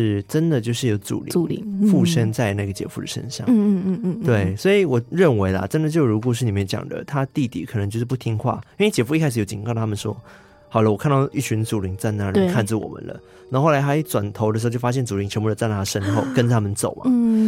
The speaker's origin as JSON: {"language": "Chinese", "country": "Malaysia", "said": "我是我马来西亚人多少都知道了。"}